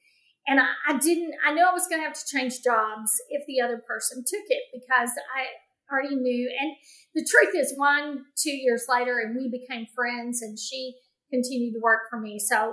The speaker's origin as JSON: {"language": "English", "region": "Texas", "country": "United States", "tie": "born or raised there", "said": "which I grew up in the Metroplex. No one I knew wore cowboy boots."}